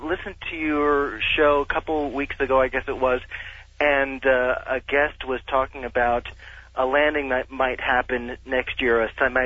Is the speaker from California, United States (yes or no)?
no; New Jersey, United States; I mean, I'm from New Jersey originally.